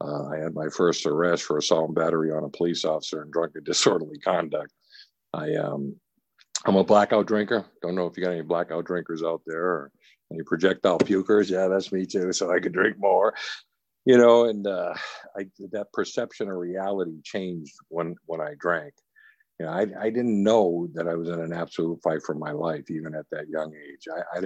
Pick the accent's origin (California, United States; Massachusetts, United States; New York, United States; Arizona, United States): Massachusetts, United States; Boston; The drinking age was 18 in Boston. I'm originally from Boston.